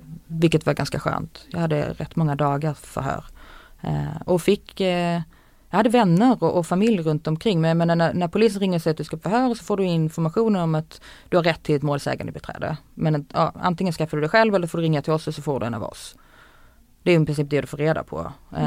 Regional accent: Skåne, Sweden; Vi åkte ner till Skåne, där jag är ifrån, dagen efter.

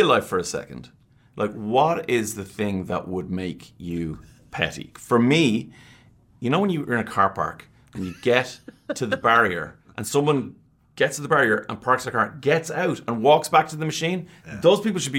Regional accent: Ireland; you can see things as an Irish person

